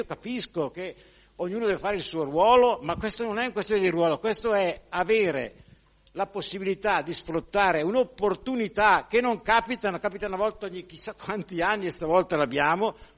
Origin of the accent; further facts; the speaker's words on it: Orzinuovi, Lombardy, Italy; Io sono un cittadino orceano, sono nato a Orzinuovi